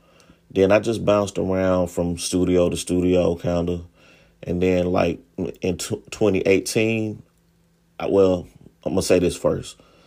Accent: Childersburg, Alabama, United States; But yeah, I'm originally from Childersburg, Alabama, and that's like 45 minutes outside of Birmingham, you know.

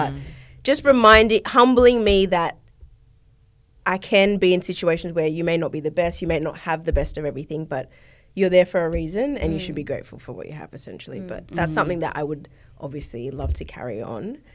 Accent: New South Wales, Australia; growing up in Hills District and going to a private school, catching the bus with people that like had filthy wealth.

